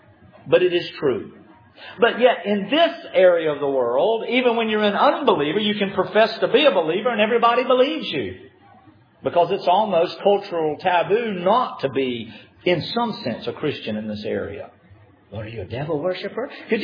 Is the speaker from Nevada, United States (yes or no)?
no; Savannah, Georgia, United States; born there; I was born in Savannah. I lived here in Hicktown, where everything closes at 6 o'clock.